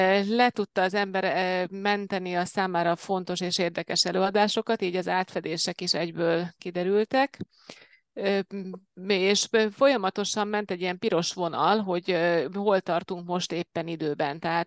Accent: Hungary; gondoltam magamban, hogy nem hiába születtem magyarnak

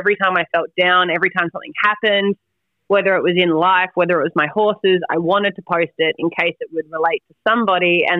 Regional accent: Victoria, Australia; He's from Sydney and I'm from Victoria.

